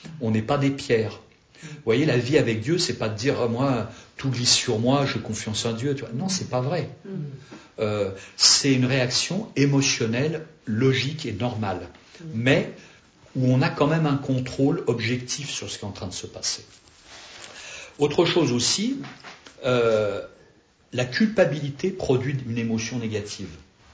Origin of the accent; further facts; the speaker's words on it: Gennevilliers, Île-de-France, France; also born or lived in Asnières; je suis né dans une banlieue, pour ceux qui connaissent, Gennevilliers. Après, je suis pas né là, mais j'ai grandi à Gennevilliers, après Asnières et tout ça.